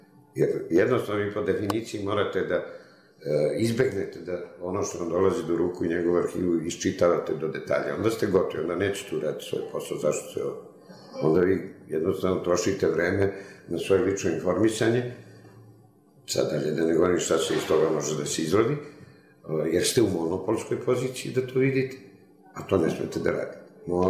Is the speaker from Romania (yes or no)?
yes; Romania; a ja sam iz Rumunije. Ima li to u Rumuniji možda negde neka biblioteka?